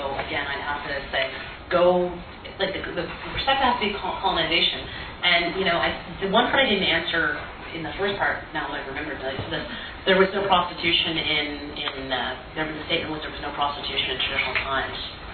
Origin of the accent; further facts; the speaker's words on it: Canada; I am a Canadian lawyer.